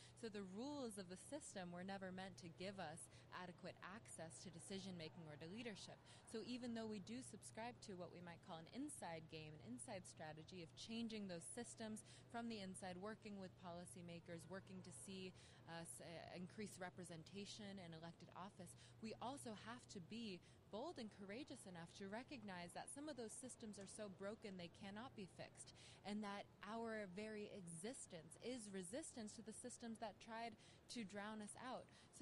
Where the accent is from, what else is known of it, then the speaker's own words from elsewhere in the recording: Anchorage, Alaska, United States; I'm a member of the Chuchiyang tribe of Dillingham, though my family is from Old Kijik Village in Lake Clark, and I was born and raised here in Dariyakak in our Dene'ina homelands of Anchorage.